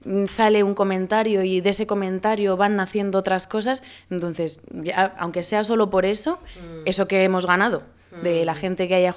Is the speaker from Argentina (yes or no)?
no; Santander, Cantabria, Spain; de donde vengo yo, en una librería en La Vorágine, en Santander